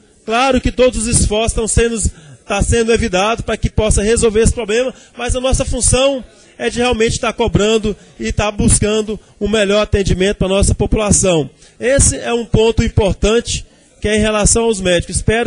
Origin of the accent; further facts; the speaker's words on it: Porangatu, Goiás, Brazil; Eu sou natural de Porangatu